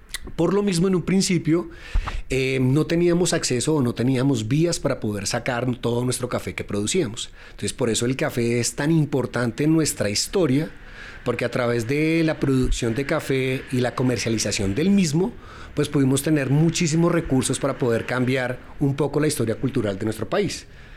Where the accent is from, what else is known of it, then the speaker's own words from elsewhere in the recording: Colombia; Como colombiano, creería yo que deberíamos de saber de nuestro producto insignia